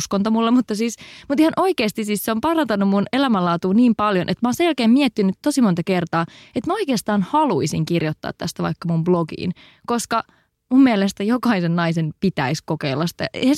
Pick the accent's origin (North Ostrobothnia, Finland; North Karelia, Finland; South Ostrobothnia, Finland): North Karelia, Finland; Eno